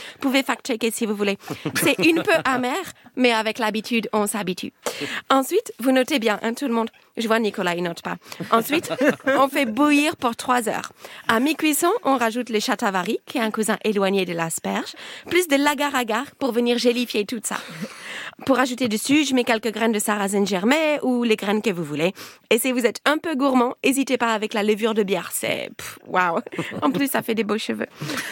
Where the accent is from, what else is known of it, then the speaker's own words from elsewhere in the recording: England, United Kingdom; French is a second language; now in France; je viens de l'Angleterre. Mais ici je vis en France où j'ai un petit restaurant de mindful eating.